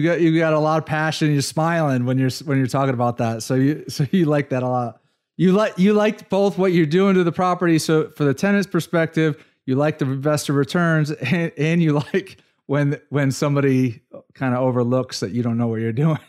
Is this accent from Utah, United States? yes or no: no; Brookfield, Connecticut, United States; I'm originally from Connecticut, also from Brookfield, Connecticut, near Danbury.